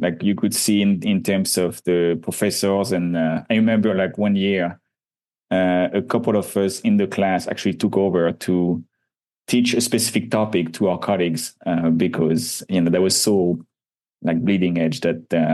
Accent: France; I grew up in France.

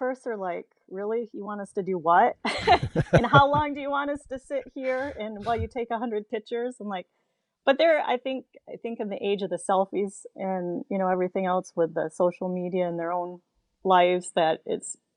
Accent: Houston, Texas, United States; now in Petoskey, United States; Well, I live in Petoskey. I was born here, but I also was raised in the South. I was raised in Houston.

